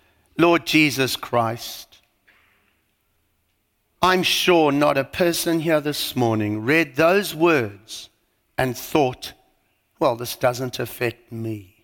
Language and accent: English; South Africa; So let's talk about South Africa. You probably didn't pick up from my accent, but that's where I'm from.